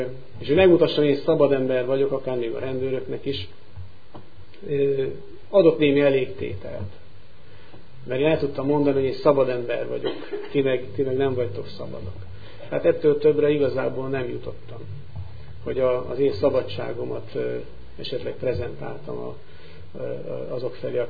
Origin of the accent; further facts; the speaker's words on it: Karcag, Jász-Nagykun-Szolnok, Hungary; born there; Én karcagi születési vagyok, és református kerességű karcagi kun gyerekként születtem, és láttam meg a napvilágot. 20 éves korunkban, amikor összeházasodtunk, elköltöztünk Nógrád megyébe